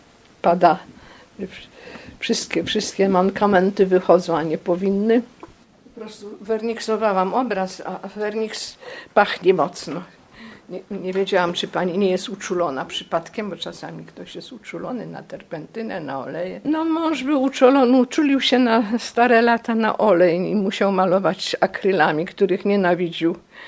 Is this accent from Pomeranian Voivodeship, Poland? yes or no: yes; Kartuzy, Pomeranian Voivodeship, Poland; A ja jestem stąd. Ja jestem z Kaszubka, z Kartuz.